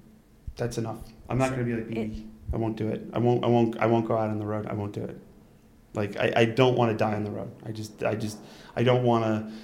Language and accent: English; Utica, New York, United States; Because Utica, New York, I don't know.